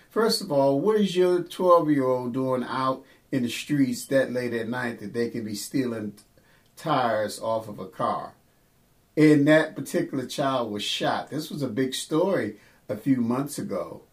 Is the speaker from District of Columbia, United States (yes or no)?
yes; Washington, District of Columbia, United States; I am from Washington, D.C., and I know they have different programs down there.